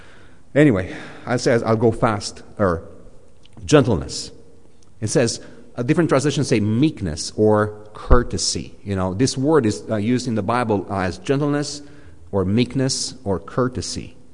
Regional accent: Romania; now in Newmarket, Canada; I come from Romania.

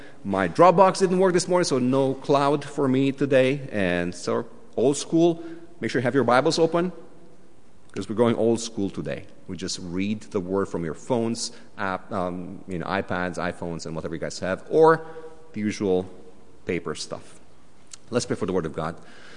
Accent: Romania; moved away as an adult; now in Canada; I grew up in Romania. If you know me, I just moved to Canada 4 years ago, and I'm a brand new Canadian. And actually, I'm not even Canadian yet. I'm still Romanian

